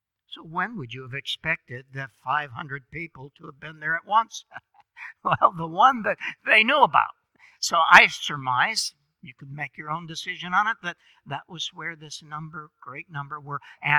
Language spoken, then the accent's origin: English; Atlanta, Georgia, United States; accent: Georgian; Therefore, y'all, pardon the Georgian, I came from Atlanta here.